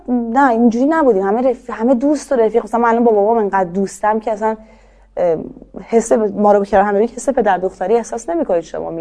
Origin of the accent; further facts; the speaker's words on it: Iran; 100% همینطوره دیگه ما ایرانیم